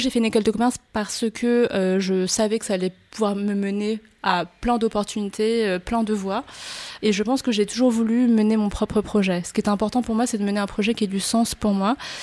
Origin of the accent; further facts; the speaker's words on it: Paris, Île-de-France, France; born there; Mes parents sont d'origine chinoise. Ils viennent de la ville de Wenzhou, dans la région de Zhejiang, au sud de Shanghai. Et je suis née à Paris.